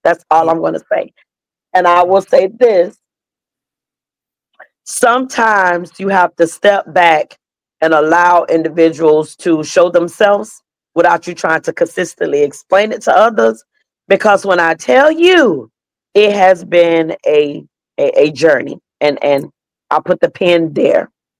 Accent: the South, United States; I'm from the South, so I'm going to make up a word, pollinating.

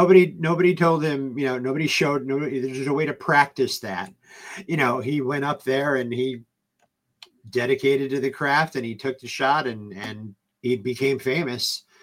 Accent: East Coast, United States; I grew up on the East Coast, so when Sheiky and Duggan got arrested, it was local news for me

